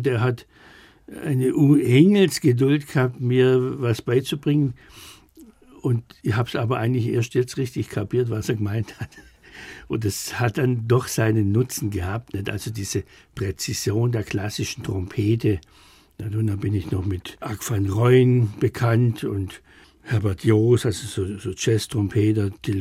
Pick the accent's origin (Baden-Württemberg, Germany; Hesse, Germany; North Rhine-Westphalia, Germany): Baden-Württemberg, Germany; Schwäbisch Gmünd; weil ich stamme ja aus Schwäbisch Gmünd und das ist die Hohenstaufenstadt.